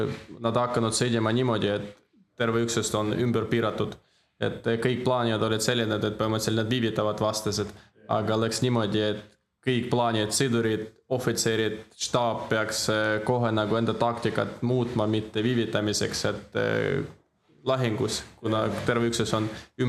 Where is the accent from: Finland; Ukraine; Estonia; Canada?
Ukraine; Estonian is a second language; seda pärast, et oleme niimoodi ukrainlased, see on selline rahvus